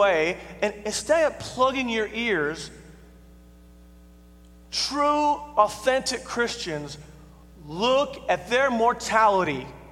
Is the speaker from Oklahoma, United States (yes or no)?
yes; Oklahoma, United States; now in Texas, United States; Now, you know, I grew up in Oklahoma, and I live in Texas, and I know you all think that we're not from the South.